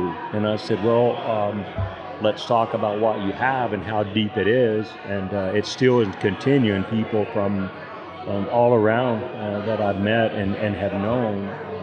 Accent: Brownfield, Texas, United States; also born or lived in Lubbock; now in Amarillo, United States; I moved from Brownfield, Texas, then to Lubbock at Texas Tech, and then in 1977 came to Amarillo to open a business here, and I've been here ever since.

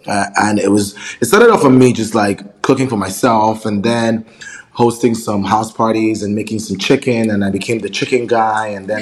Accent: Benin City, Edo, Nigeria; also born or lived in Wolverhampton, United Kingdom; But yeah, I grew up in Benin City, between Benin and Lagos. And then I went to university in Wolverhampton in the UK.

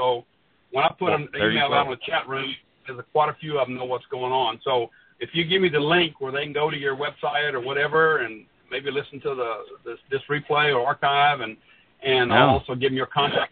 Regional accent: Galveston, Texas, United States; born there; I was born on Galveston Island, one of those weird guys, but we don't have any control where we're born, but I was born on the island, so I had a blast.

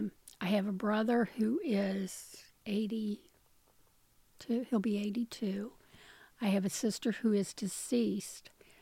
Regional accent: Covington, Kentucky, United States; In Covington, yeah.

